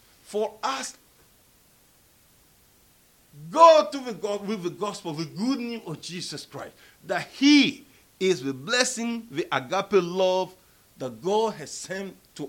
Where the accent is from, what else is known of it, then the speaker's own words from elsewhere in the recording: Timbuktu, Tombouctou Region, Mali; English is a second language; now in United States; growing up in Mali, we don't have roses. So, see, there's no roses there. So I'm sorry, Kenan, you're already America from Timbuktu where everything is dry.